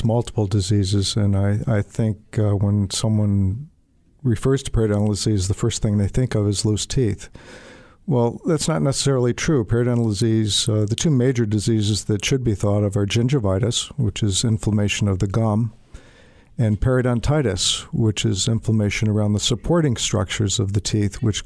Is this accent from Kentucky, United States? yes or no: no; Buffalo, New York, United States; Well, went to dental school in my hometown, Buffalo, New York, SUNY Buffalo, which is now called University at Buffalo.